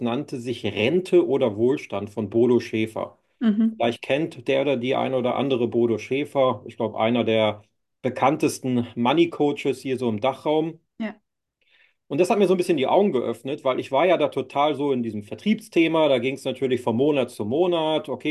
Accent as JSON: {"language": "German", "region": "Northern Germany", "country": "Germany", "tie": "born there", "said": "Komme gebürtig aus Norddeutschland, habe dort eine ganz normale Ausbildung gemacht zum Einzelhandelskaufmann bei Edeka."}